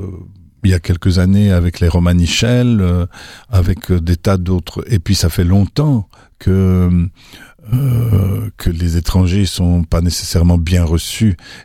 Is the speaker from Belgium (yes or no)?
yes; Belgium; now in France; moi, je suis belge. J'ai une culture qui me va bien, que j'ai pas envie de rejeter. Mais c'est pas pour ça que, par exemple, que je devrais devenir français parce que j'habite en France.